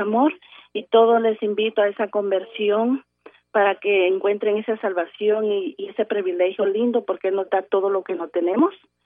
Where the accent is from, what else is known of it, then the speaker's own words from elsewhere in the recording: Guatemala; moved away as an adult; now in Chicago, United States; Tengo un mes de haber venido de Guatemala, estoy aquí en Chicago.